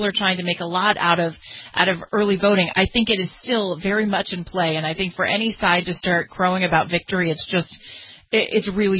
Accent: California, United States; In California, you can go to the poll. It's my home state.

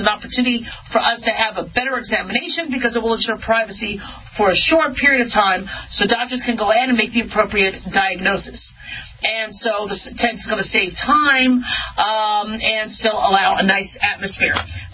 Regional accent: Las Vegas, Nevada, United States; the Raiders' future home, which is going to be my hometown, Vegas.

